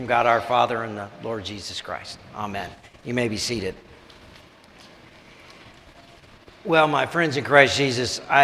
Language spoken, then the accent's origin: English; Arlington, Virginia, United States; the Marine Corps Marathon in my hometown of Arlington, Virginia.